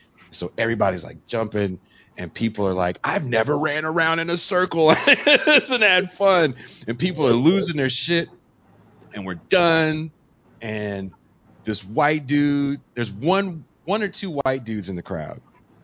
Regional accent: West Coast, United States; And Richmond, Virginia is very different than where I grew up in the West Coast

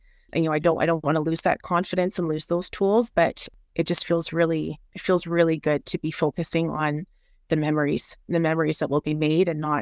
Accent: Bermuda; I have such wonderful memories growing up in Bermuda.

